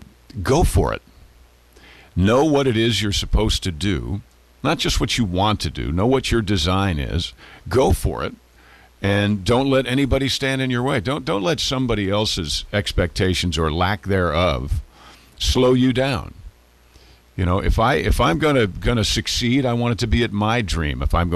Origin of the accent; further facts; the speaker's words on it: Mount Kisco, New York, United States; So I was 18 from Mount Kisco, and I went in, and I told them I was 24 from Snailville